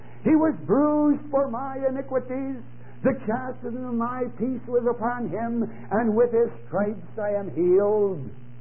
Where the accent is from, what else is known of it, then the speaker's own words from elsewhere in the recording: Chicago, Illinois, United States; Because, my friends, I was born and raised in Chicago.